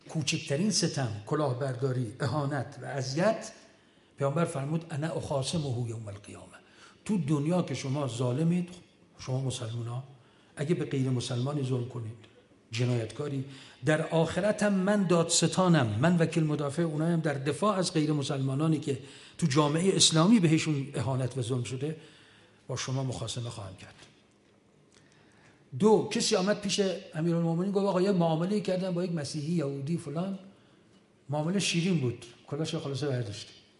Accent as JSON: {"language": "Persian", "country": "Iran", "said": "حالا ما چون ایرانیم"}